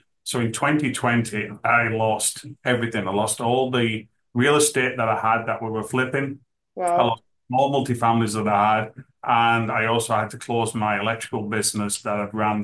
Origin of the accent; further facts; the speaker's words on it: England, United Kingdom; moved away; And I came from England. And when I lived in England, I used to work for a flipper.